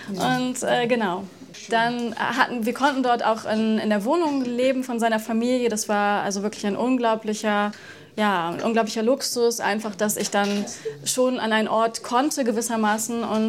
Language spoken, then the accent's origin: German; Bremen, Germany; Also ich bin in Bremen in einer Hochhaussiedlung aufgewachsen